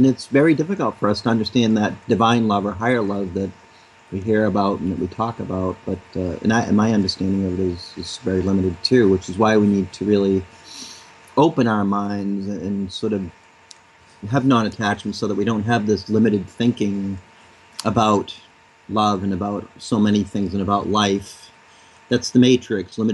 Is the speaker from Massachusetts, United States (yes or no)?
yes; Boston, Massachusetts, United States; Out of Boston, my hometown, my home city, show's doing really well.